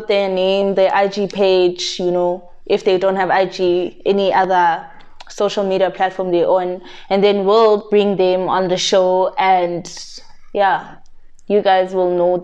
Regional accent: East Rand, Gauteng, South Africa; I'm 17. I finished my matric this year and I'm from the East Rand.

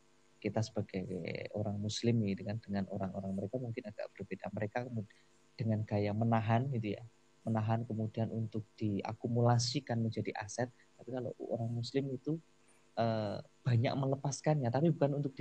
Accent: Java, Indonesia; karena kebetulan saya orang Jawa

